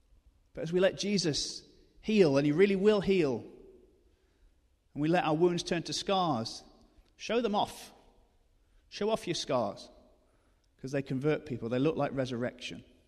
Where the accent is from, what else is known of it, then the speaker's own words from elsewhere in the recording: Newcastle-under-Lyme, West Midlands, United Kingdom; And I really believe for us as Christians in the nation, but in Newcastle-under-Lyme, in my hometown, what will distinguish Christians in this next season is not how happy we pretend to be.